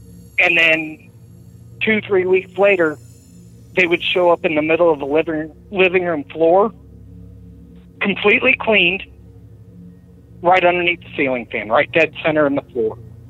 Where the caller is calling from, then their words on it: Benton, Illinois, United States; from Benton, Illinois.